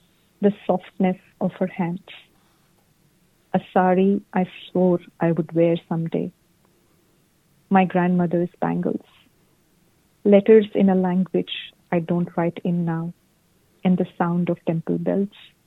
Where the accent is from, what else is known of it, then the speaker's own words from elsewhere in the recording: India; मैं बहुत proud Indian हूँ। इंडिया से मेरी पहली पहचान है। मेरा एक्सेंट, मेरा स्किन कलर ही नहीं, मेरा वैल्यू सिस्टम सबसे पहले, कि मैं दुनिया के किसी भी कोने में रहूं, मेरी पहचान भारतीय है।